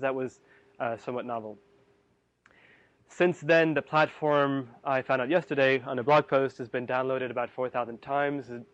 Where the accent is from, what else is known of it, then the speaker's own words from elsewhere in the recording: Kenya; I actually was born and raised in Africa, raised in Kenya, and I was there visiting my parents during the time, during the elections.